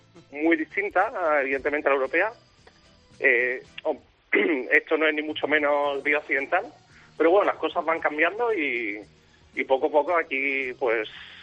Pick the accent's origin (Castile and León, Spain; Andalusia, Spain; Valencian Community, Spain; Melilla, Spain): Andalusia, Spain; Seville; moved away; Yo soy como usted, de Sevilla